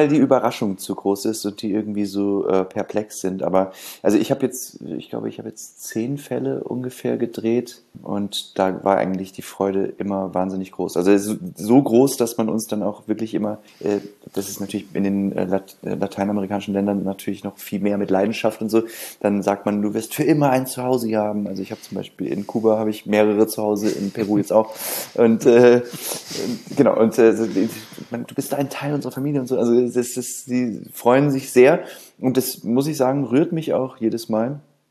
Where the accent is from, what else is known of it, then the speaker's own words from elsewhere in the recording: Bad Nauheim, Hesse, Germany; also born or lived in Gießen / Mainz; now in Berlin, Germany; ich komme aus Bad Nauheim, das ist zwischen Frankfurt und Gießen, kennst du ja dann vielleicht. Und bin dann erst nach Gießen, dann nach Mainz und dann nach Berlin.